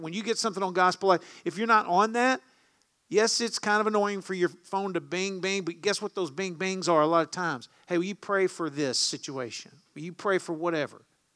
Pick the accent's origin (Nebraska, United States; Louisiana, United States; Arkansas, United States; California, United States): Louisiana, United States; I grew up in Southwest Louisiana.